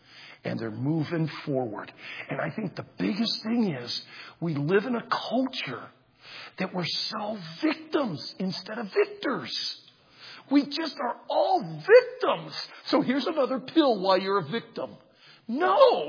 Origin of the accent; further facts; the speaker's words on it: United States; I've been so disappointed as an American.